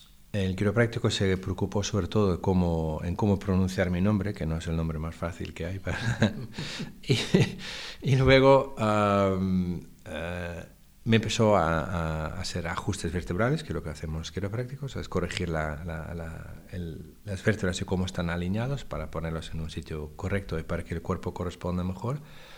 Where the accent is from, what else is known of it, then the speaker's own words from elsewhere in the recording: Belgium; Spanish is a second language; moved away as an adult; also born or lived in United States; Yo quería volver a Europa. Yo soy de Bélgica. Después de 10 años en Estados Unidos